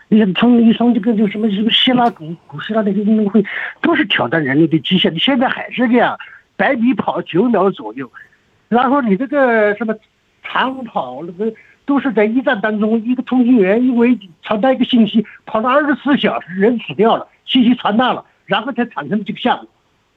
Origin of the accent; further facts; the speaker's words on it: Australia; 我是澳大利亚的